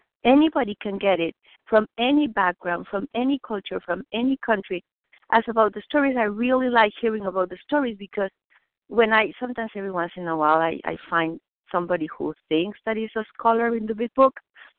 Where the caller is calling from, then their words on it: Boston, Massachusetts, United States; I'm calling from Boston.